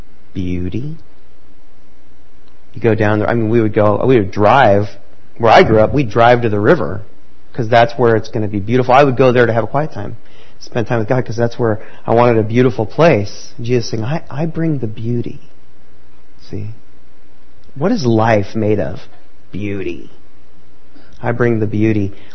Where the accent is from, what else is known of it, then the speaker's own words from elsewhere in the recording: California, United States; Anybody live in California? I grew up in California.